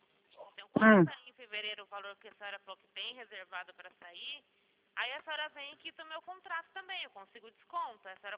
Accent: Araçatuba, São Paulo, Brazil

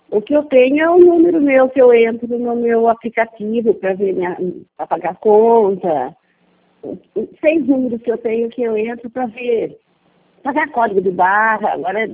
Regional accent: Araras, São Paulo, Brazil; born there; Eu nasci em Araras também.

